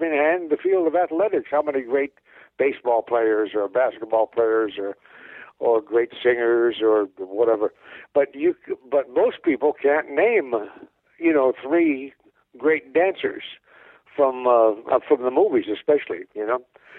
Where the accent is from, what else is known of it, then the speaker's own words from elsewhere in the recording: Moline, Illinois, United States; I'm from Moline, Illinois.